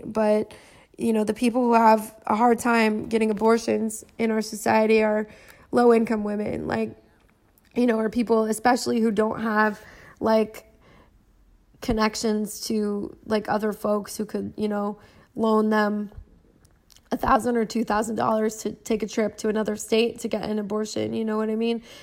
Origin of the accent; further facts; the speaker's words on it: California, United States; yes, I am from California and I have done a lot of psychedelics.